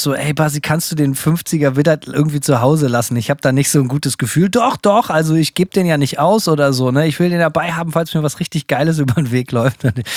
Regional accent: Bremen, Germany; Also bei uns in Bremen ist ja bundesweit dafür bekannt, eine sehr, sehr, sehr arme Stadt zu sein.

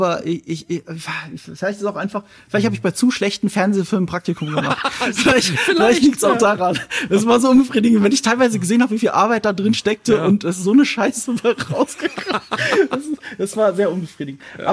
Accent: Rhineland-Palatinate, Germany; ich komme aus Rheinland-Pfalz, ich komme aus Deutschland

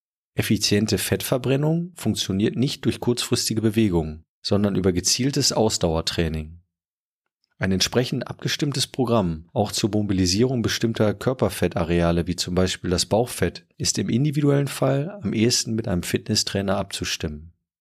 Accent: Münster, North Rhine-Westphalia, Germany; Als Münsteraner möchte ich nachfolgend zwei wunderbare Sportarten bzw. körperliche Betätigung bewerben.

